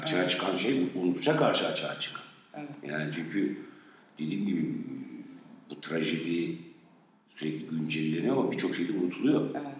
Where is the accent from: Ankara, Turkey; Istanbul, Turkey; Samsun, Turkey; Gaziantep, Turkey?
Gaziantep, Turkey; Islahiye; born there; benim doğduğum ilçe İslahiye, bunu mesela Twitter'da gördüm. Türkiye'nin en büyük mülteci kamplarından birine sahip. Yani nüfus 50 binde şu an 150-200 bin.